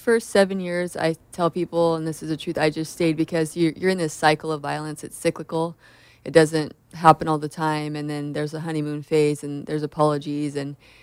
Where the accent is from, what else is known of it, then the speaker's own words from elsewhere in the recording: California, United States; basically, I am just a local gal who... Yeah, born and raised in Orange County.